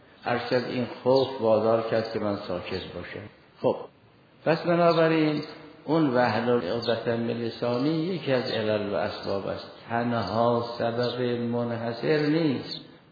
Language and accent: Persian; Iran; الان ما همه ایرانی هستیم